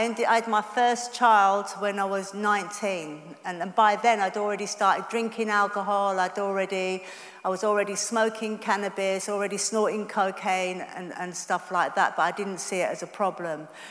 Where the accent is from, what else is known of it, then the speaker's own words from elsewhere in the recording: Yorkshire and the Humber, United Kingdom; I was brought up in Yorkshire, mixed race, and in the 60s, this was the wrong colour to be